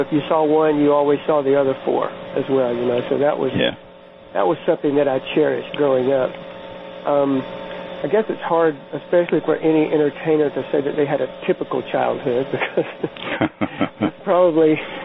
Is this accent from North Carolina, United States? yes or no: no; Georgia, United States; You know, I was born and reared in South Georgia and grew up in the 50s and 60s. And, you know, a very small town, a town of about 8,000 people.